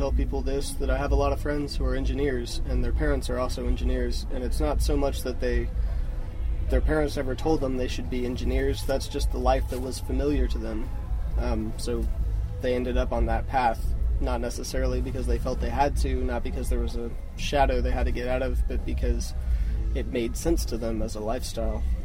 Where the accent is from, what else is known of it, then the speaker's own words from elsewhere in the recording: Austin, Texas, United States; also born or lived in New York / Nashville; Yeah, I was born and raised in Austin, and then I went to New York for college, and I lived in Nashville for about a year. And then I moved back to Austin because I missed breakfast tacos.